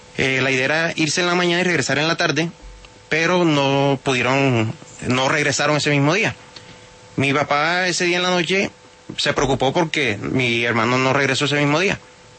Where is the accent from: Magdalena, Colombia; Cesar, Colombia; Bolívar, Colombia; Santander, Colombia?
Bolívar, Colombia; San Juan Nepomuceno; soy oriundo de San Juan de Ponceno Bolívar.